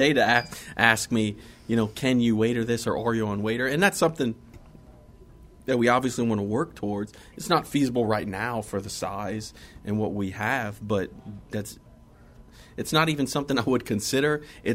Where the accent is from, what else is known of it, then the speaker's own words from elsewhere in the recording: Louisiana, United States; growing up in South Louisiana